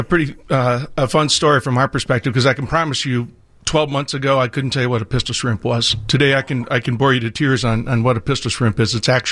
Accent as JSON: {"language": "English", "region": "Michigan", "country": "United States", "tie": "born or raised there", "said": "I grew up loving baseball. I grew up in Michigan."}